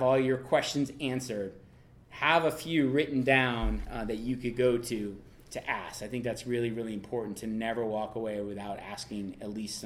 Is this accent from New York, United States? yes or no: yes; New York, United States; I grew up in New York